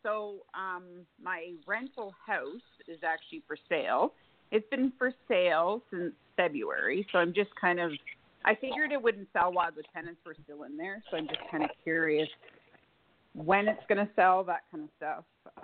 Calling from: Alberta, Canada; I'm calling from Alberta, Canada.

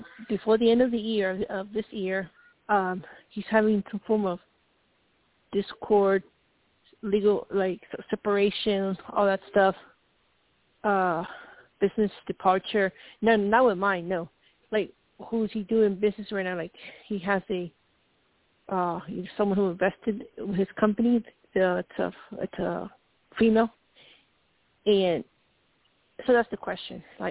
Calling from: Colorado, United States; Oh, yes, sir. … from CO, state

